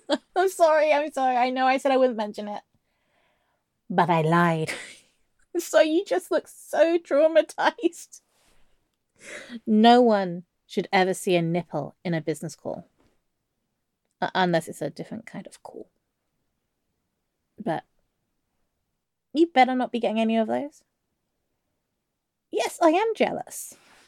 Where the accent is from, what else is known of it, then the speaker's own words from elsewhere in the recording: England, United Kingdom; It's because I'm an English cliche, but just queue.